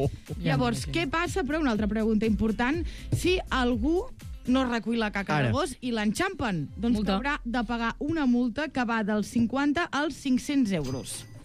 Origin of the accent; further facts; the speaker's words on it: Catalonia, Spain; jo que sóc de l'Alt Empordà